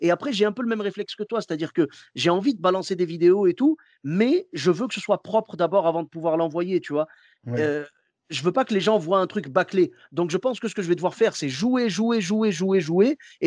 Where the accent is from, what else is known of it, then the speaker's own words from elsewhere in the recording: Clermont-Ferrand, Auvergne-Rhône-Alpes, France; Moi, je suis de Clermont-Ferrand à la base.